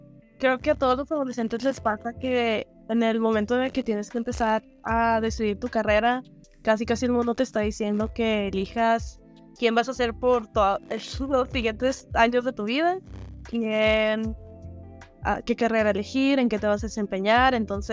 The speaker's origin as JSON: {"language": "Spanish", "town": "Ciudad Juárez", "region": "Chihuahua", "country": "Mexico", "said": "vengo de Ciudad Juárez, es una ciudad completamente industrial"}